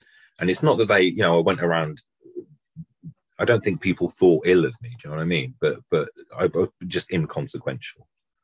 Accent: Wolverhampton, West Midlands, United Kingdom; born there; Although I live in South London now, and I have done for the last 15 years or so, I'm not from here. I was born in the West Midlands. I was born in Wolverhampton.

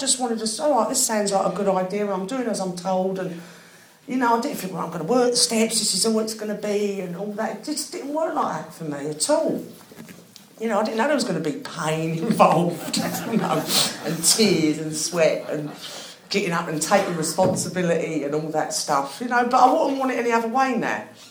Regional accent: London, United Kingdom; because I come from South London, obviously.

